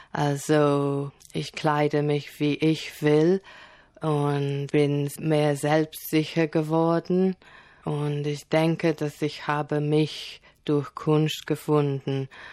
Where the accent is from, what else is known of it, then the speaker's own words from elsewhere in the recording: Nigeria; Ja, also ich bin in Nigeria aufgewachsen und es war eine sehr tolle Zeit und ich habe sehr schöne Erinnerungen.